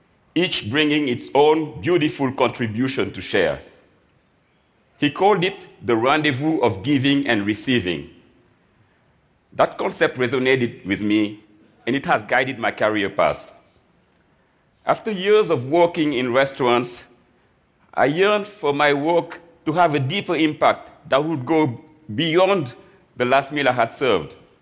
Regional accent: Dakar, Senegal; now in United States; I was born and raised in Dakar, Senegal, and through a combination of accident and cosmic justice, became a chef in the U.S.

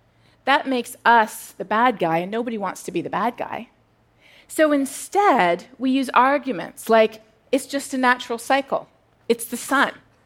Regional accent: Canada; now in United States; "No," I said, "I'm Canadian." That was my baptism by fire into what has now become a sad fact of life here in the United States

